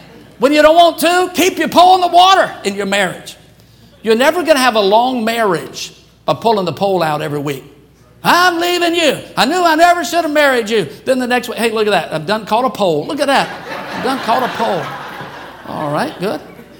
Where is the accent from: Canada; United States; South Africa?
United States; Baton Rouge, Louisiana; Years later, I was on church staff in my hometown, Baton Rouge.